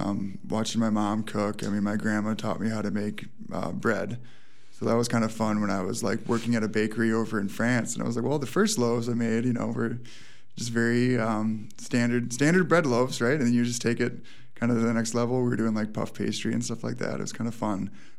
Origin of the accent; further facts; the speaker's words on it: Prairie du Chien, Wisconsin, United States; So yes, Wisconsin native. And I'd been living outside of Gay's Mills for a while, but seasonally